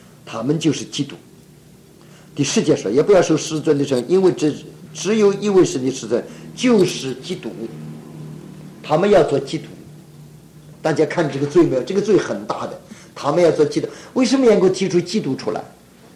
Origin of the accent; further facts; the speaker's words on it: China; 所以我们中国人呢，这个讣告的时候父亲死了，这个讣文怎么写啊？